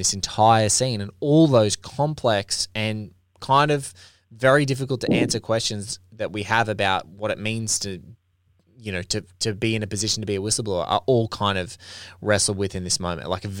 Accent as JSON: {"language": "English", "country": "Australia", "said": "maybe it's more pronounced for me because I'm Australian and like I look at our country and we're, you know, 20, 25 million people"}